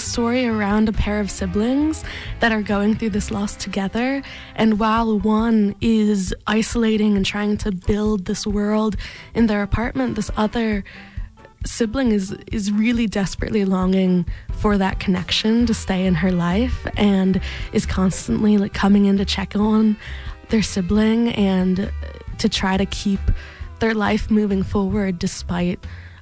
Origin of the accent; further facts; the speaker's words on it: Baltimore, Maryland, United States; now in Pittsburgh, United States; So I'm originally from Baltimore, and I moved up to Pittsburgh to go to college at Point Park University, and I've been sticking around for a little bit.